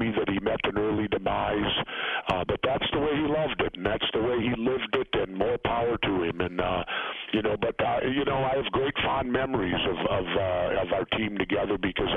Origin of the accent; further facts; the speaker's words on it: San Diego, California, United States; He was from New York. I was from San Diego.